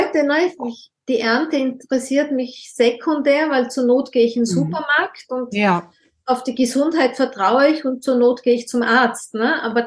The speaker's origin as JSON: {"language": "German", "country": "Austria", "said": "und bei uns in Österreich sagt man zu hinlosen."}